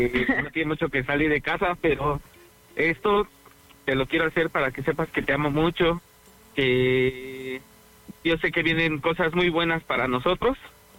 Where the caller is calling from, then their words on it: Mexico City, Mexico; En la Ciudad de México.